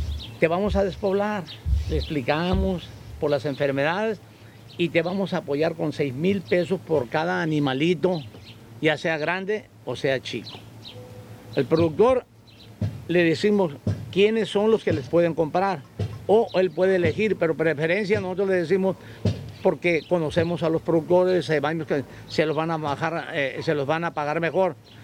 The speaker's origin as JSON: {"language": "Spanish", "region": "Sonora", "country": "Mexico", "said": "nosotros somos de Sonora y ustedes de Sinaloa"}